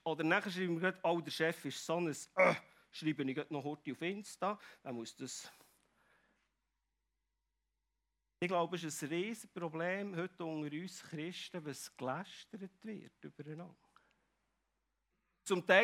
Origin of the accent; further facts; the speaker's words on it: Switzerland; Ich weiß nicht, ob wir das als Schweizer manchmal ein bisschen zu wenig erleben.